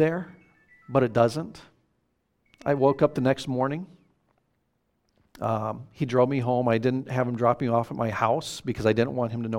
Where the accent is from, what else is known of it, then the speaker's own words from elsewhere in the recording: South Bend, Indiana, United States; But I grew up in South Bend, Indiana.